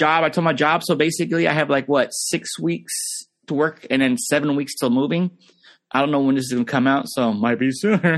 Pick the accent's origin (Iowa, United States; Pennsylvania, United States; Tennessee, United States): Pennsylvania, United States; Like, yeah, I'm from Pennsylvania.